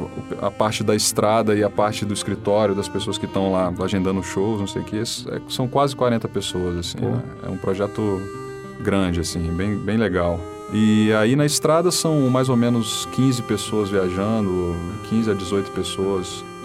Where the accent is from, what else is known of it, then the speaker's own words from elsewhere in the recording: Brazil; a essência vem do que eu, né, do que eu sou como brasileiro